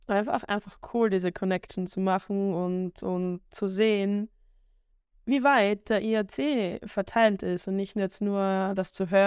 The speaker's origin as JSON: {"language": "German", "region": "Styria", "country": "Austria", "said": "ich komme aus Österreich, aus der wunderschönen Steiermark, beziehungsweise aus dem Süden der Steiermark."}